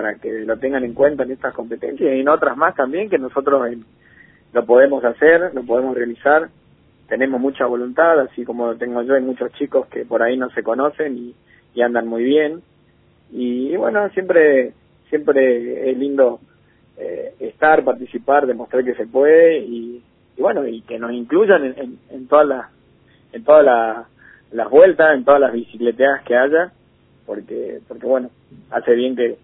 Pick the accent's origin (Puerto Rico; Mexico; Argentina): Argentina; Misiones; Sí, yo soy de Misiones, así que por ahí había unos lugares muy lindos que hacía muchísimo tiempo que no iba.